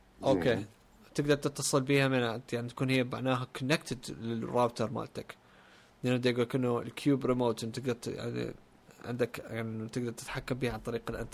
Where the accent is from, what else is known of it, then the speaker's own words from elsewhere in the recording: Syria; فعلى العموم انا سوري طبعا